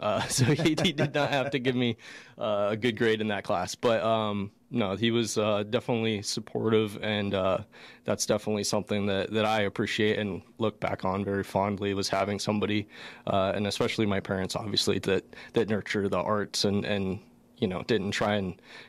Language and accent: English; Stuart, Florida, United States; I'm originally from a place called Stuart, Florida, which is on the east coast of Florida. So a little kind of coastal town just north of West Palm Beach, and lived there for, you know, till I graduated high school.